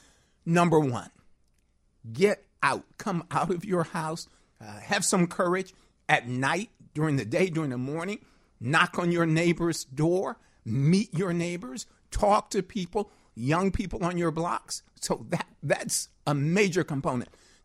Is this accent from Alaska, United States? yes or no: no; Chicago, Illinois, United States; born or raised there